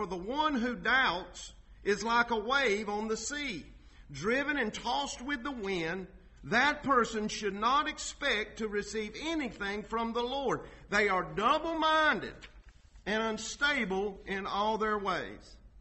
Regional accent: United States; I am an American, and I praise God that I'm an American.

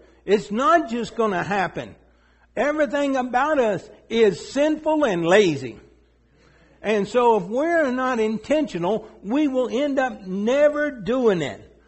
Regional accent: Tennessee, United States; Y'all do remember now, I'm from East Tennessee. Okay? I'm from the country.

